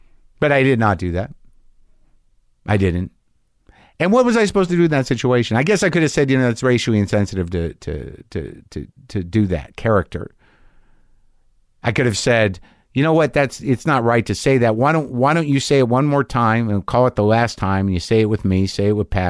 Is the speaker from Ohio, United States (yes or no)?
no; Coeur d'Alene, Idaho, United States; now in Germany; I'm originally from the Spokane area, Coeur d'Alene. It's in Idaho, I believe, right? But live in Germany now.